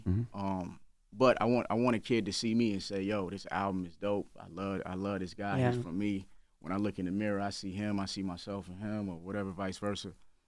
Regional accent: South Carolina, United States

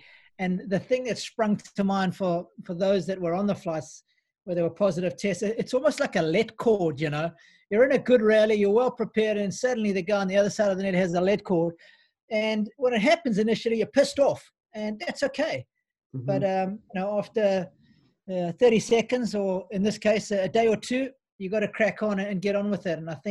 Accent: South Africa; now in Australia; So I came from South Africa. We've got a pretty bad down there, so to come to Australia was probably a good thing.

